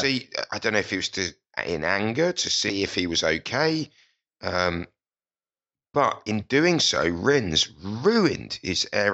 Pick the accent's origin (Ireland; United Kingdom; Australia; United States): United Kingdom; I don't have national allegiances other than, of course, being British